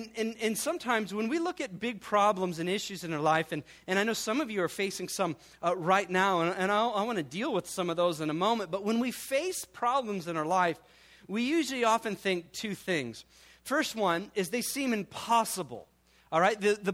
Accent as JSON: {"language": "English", "region": "Midwest", "country": "United States", "said": "All right, we're from the Midwest, and we went to school in L.A. County."}